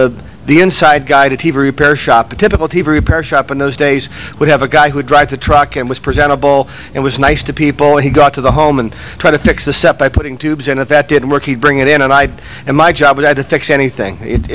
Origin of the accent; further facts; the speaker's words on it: San Francisco, California, United States; I grew up in San Francisco. When I was just beginning to be a teenager, we lived right in the Haight-Ashbury district.